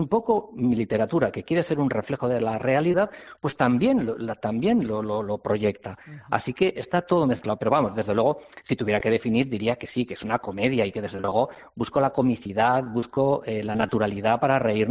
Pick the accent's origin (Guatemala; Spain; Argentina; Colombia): Spain; Zaragoza, Aragon; born there; conseguido ficcionar Zaragoza, me ha resultado muy cómodo, como no podía ser de otra manera, al fin y al cabo es mi ciudad natal